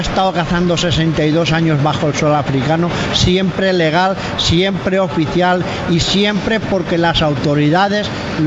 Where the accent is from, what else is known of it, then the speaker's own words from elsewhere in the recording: Valencian Community, Spain; Entonces, pues sí, soy valenciano